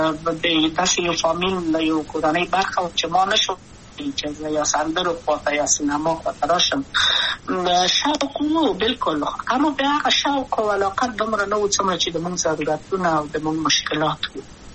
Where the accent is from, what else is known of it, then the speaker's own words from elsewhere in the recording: Kabul, Afghanistan; also born or lived in Wardak; زه خو اصلا د وردګو ولایت یم